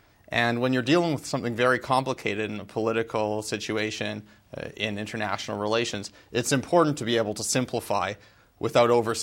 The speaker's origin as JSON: {"language": "English", "town": "Vancouver", "region": "British Columbia", "country": "Canada", "tie": "born or raised there", "also_born_or_lived": "London", "moved": "as an adult", "lives_now": "United States", "said": "I was born and raised in Vancouver. I lived there until I went away to college in Eastern Canada and then moved to the States after that. And I've been here since, save about a year and a half in London."}